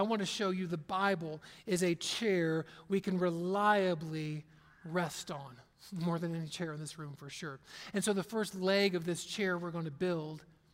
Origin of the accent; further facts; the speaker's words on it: Cincinnati, Ohio, United States; Okay, Yankee is the term they would use because I was from Cincinnati, Ohio.